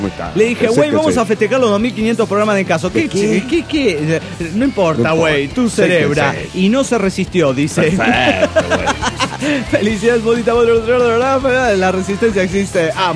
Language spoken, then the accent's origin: Spanish; Bogotá, Colombia; de Bogotá, Colombia.